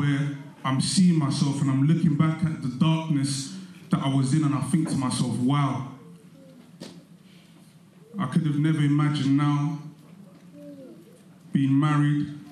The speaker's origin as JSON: {"language": "English", "town": "Stratford", "region": "London", "country": "United Kingdom", "tie": "born or raised there", "said": "So I grew up in East London, Newham. I grew up in Stratford."}